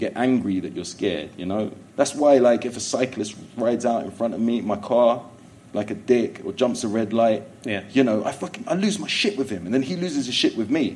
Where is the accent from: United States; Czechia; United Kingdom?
United Kingdom; Willesden, London; born there; I'm like, dude, I was born in Willesden. Like, where am I going? Where do you want me to go?